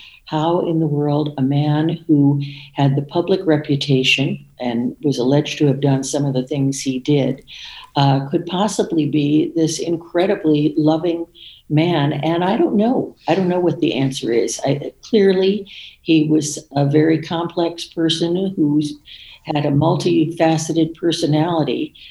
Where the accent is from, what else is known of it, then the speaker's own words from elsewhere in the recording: Miami, Florida, United States; I grew up in Florida. I was born in Miami Beach, Florida, right near my grandparents' home on Palm Island. And I grew up in Miami